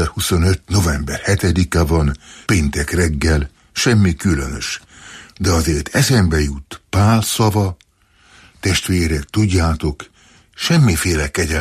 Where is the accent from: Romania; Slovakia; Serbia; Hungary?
Hungary; egyébként magyar vagyok